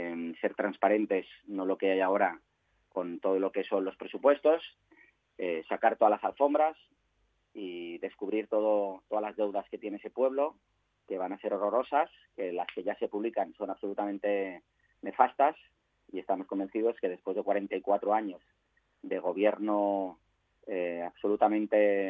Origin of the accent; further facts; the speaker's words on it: Catalonia, Spain; Yo como catalán